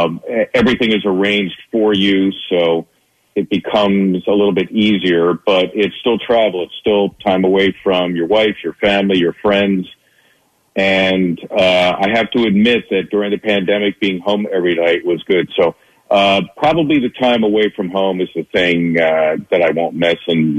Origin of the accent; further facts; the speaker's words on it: Philadelphia, Pennsylvania, United States; I realized as a fan growing up in Philly